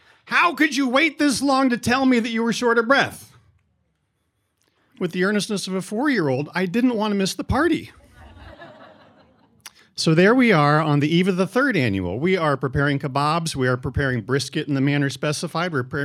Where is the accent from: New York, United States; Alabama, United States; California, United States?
California, United States; I'm from California. We had brownouts.